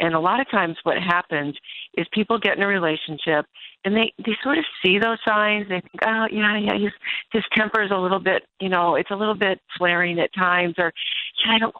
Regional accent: Michigan, United States; also born or lived in Chicago; with my Midwestern roots, I grew up in Michigan. I lived in Chicago for a number of years.

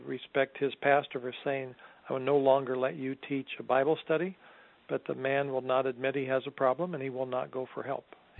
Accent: Portland, Oregon, United States; which is Portland's my hometown

